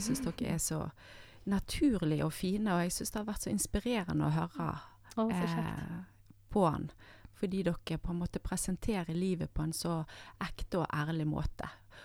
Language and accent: Norwegian; Stavanger, Rogaland, Norway; born there; also born or lived in Stord / Askøy / Bergen; Ja, jeg kommer fra Vestlandet, for jeg er født i Stavanger, jeg har bodd på Stord, jeg har en mor fra Haugesund, jeg har bodd på Askøy, og jeg har faktisk bare bodd i Bergen etter at jeg gifte meg med Einar, for 23 år siden.